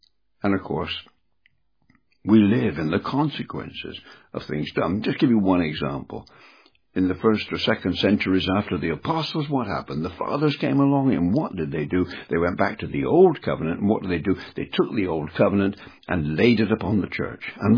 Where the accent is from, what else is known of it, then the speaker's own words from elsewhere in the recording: England, United Kingdom; Now, I'm an Englishman.